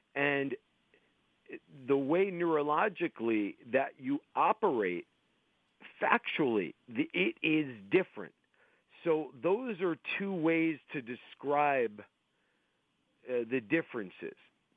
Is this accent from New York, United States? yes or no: yes; New York, United States; I grew up in New York, so I have the background with the Mets and the Yankees. I grew up a diehard Mets fan.